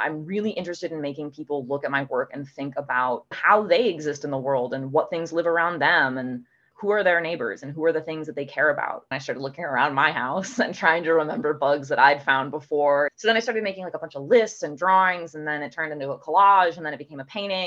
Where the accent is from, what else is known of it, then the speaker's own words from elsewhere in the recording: Ann Arbor, Michigan, United States; born there; I was born in Ann Arbor, Michigan, and Ann Arbor has like a very strong connection to nature.